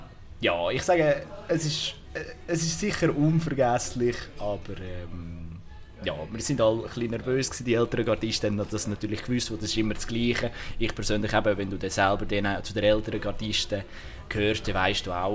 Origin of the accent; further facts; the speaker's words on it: Obwalden, Switzerland; ich bin jetzt auch hier in Obalden aufgewachsen, eher ländlich.